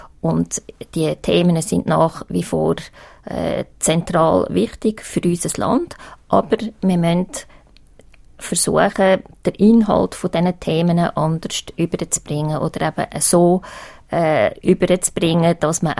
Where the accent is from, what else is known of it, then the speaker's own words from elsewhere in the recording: Uri, Switzerland; weil eben ich komme aus dem Kanton Uri.